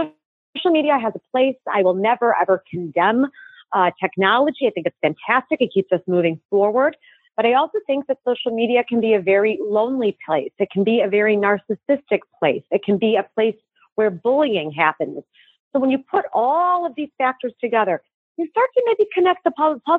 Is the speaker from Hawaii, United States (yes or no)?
no; Chicago, Illinois, United States; So I hail from Chicago, and I was a nanny for 15 years.